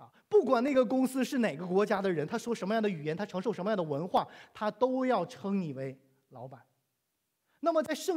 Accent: Heilongjiang, China; 我就跟他说我是黑龙江的

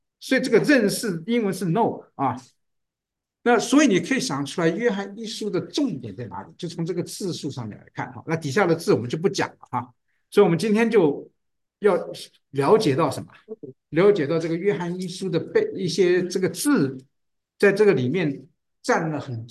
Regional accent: Taiwan; also born or lived in Thailand / Portugal; 我泰国出生的，7岁的时候回台湾，人家都在念国文，我从台湾是 four 嘛，我从 four 开始啊。 然后后来我去葡萄牙5年啊，念的是美国学校，所以我的中文程度不像你们啊，是小学程度啊

